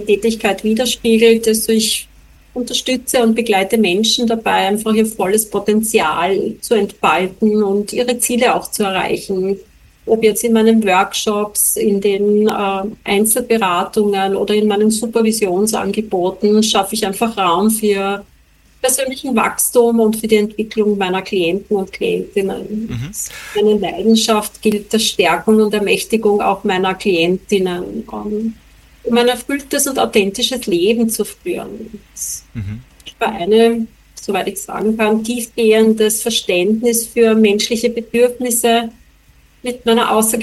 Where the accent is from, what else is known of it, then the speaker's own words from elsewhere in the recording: Fischamend, Lower Austria, Austria; now in Vienna, Austria; ich wohne am Stadtrand von Wien. Ich komme aus Fischerment. Das ist oder im Bezirk Bock an der Leitha.